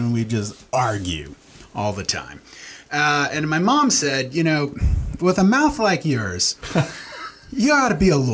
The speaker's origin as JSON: {"language": "English", "region": "New York", "country": "United States", "tie": "born or raised there", "said": "Once you get out on Westchester, you're in upstate. So I was in Dutchess County."}